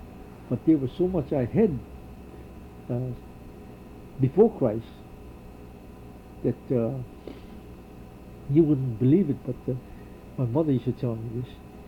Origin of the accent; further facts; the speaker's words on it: Hawaii, United States; born there; And although I was born in Hawaii, so I'm an American citizen. I'm glad that I have the citizenship.